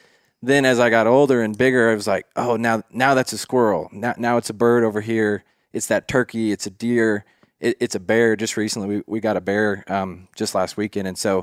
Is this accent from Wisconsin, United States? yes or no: no; Arkansas, United States; I grew up down on the Mulberry River in the Ozarks in Arkansas. I'm a sixth generation Ozarkan. My family has been here for a long time, so a lot of tradition passed down, a lot of just stories.